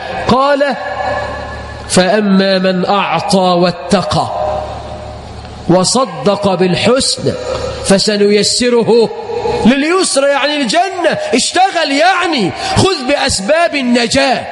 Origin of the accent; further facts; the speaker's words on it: Egypt; اللهم اجعل بلدنا مصر أمنا أمانا،